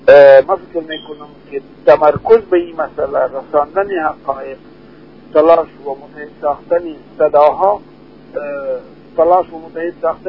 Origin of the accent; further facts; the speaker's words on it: Afghanistan; واقعا ما افغان هستیم، افغان بودم و افغان خواهم بود.